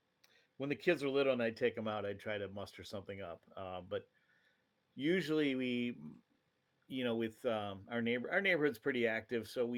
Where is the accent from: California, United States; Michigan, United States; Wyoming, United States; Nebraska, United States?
Michigan, United States; Iron Mountain; We learned in the last episode I was from Iron Mountain. So we must have a Uper get-together next time your dad's in town.